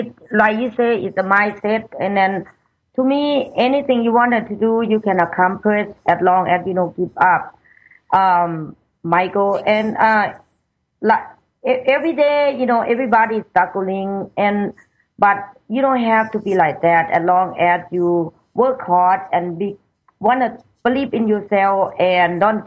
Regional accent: Thailand; English is a second language; moved away; I was poor from Thailand, you know, grew up in Thailand. My family didn't have nothing. We traveling like a gypsy.

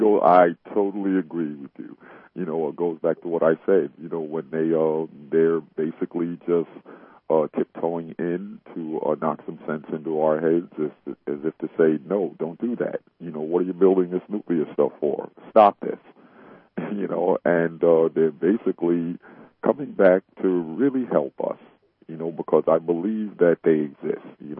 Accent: New York, United States; Well, being a New Yorker myself, I think, you know, at this stage in the game, Patricia, I look at that as they possibly did the correct thing

